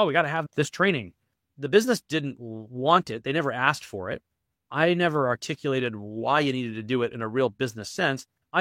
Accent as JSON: {"language": "English", "region": "East Coast", "country": "United States", "tie": "born or raised there", "said": "So anybody who's from the East Coast, I grew up on the East Coast of the US, when it snows, the schools close sometimes."}